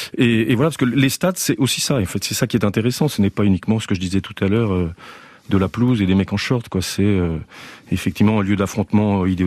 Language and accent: French; Lyon, Auvergne-Rhône-Alpes, France; donc je suis lyonnais